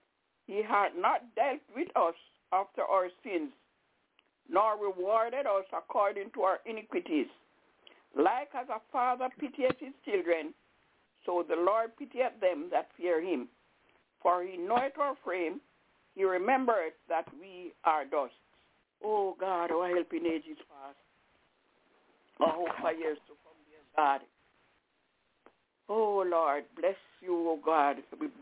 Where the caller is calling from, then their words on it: Albany, New York, United States; I'm calling from Albany in New York.